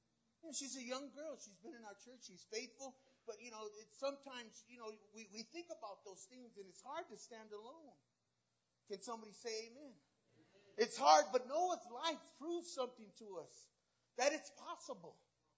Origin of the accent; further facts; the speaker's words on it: Hawaii, United States; You a Mexican? I said, nah, I'm Hawaiian. People believed that I was Samoan.